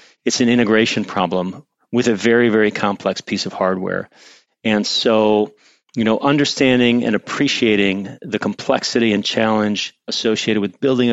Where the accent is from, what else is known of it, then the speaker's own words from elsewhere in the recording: Detroit, Michigan, United States; I know I grew up outside Detroit